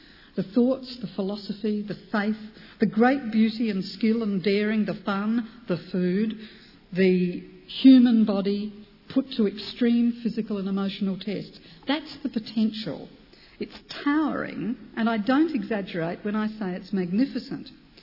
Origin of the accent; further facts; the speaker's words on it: Adelaide, South Australia, Australia; For my hometown's sake, and the bright future of my little nieces and nephews